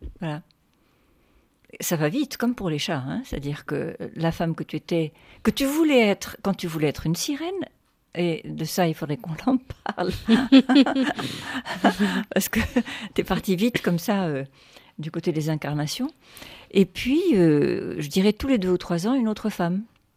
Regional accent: Algeria; now in France; D'Algérie, je suis partie, mais parfois je me dis aussi, tu sais, si on joue avec l'idiome français, je suis d'Algérie, je suis partie, je suis une partie d'Algérie.

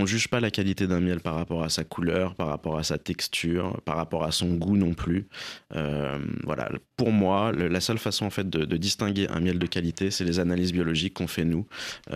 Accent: France; chez nous, en France, je parle.

